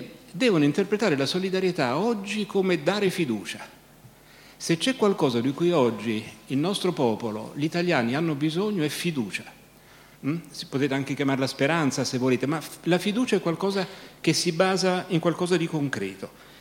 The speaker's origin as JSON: {"language": "Italian", "town": "Rome", "region": "Lazio", "country": "Italy", "lives_now": "Borgo Valsugana, Italy", "said": "io non voto a Roma perché sono residente in Trentino, a Borgo Valsugana, il paese di De Gasperi, ma diciamo da romano, ridiventato romano dopo tanti anni in Trentino"}